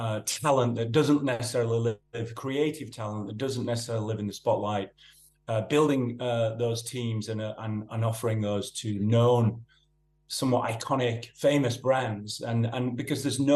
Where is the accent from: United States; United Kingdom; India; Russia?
United Kingdom; Yorkshire and the Humber; I'm a Yorkshireman, and I rolled out of art and design school in the mid-80s in a small town called Batley, which is between Leeds and sort of Manchester in that Yorkshire